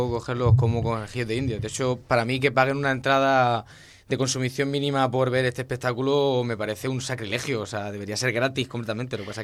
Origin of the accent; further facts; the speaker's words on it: Almería, Andalusia, Spain; perdonad por el acento, soy de Almería y normalmente no pronuncio la mitad de las palabras.